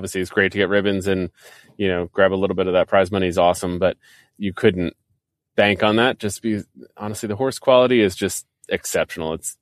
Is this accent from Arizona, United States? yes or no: no; New Jersey, United States; Yeah, so I grew up in Jersey, so we used to go to Saugerties all the time.